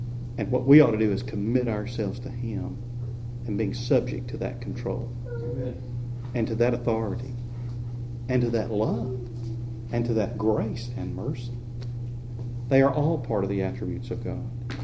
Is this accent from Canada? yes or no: no; Alabama, United States; We are so far from Alabama. It's hard to imagine being 10,000 miles away from home.